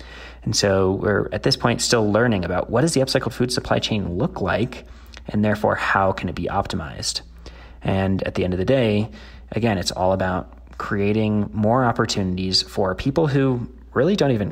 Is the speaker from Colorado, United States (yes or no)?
yes; Denver, Colorado, United States; I used to be on the Denver Sustainable Food Policy Council, my hometown of Denver, and we looked into it.